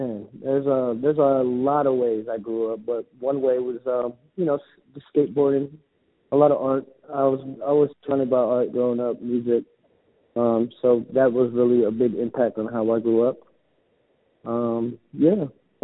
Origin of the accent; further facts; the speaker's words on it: Los Angeles, California, United States; I grew up in East Hollywood slash like Silver Lake. It was special because it was a melting pot for a lot of things.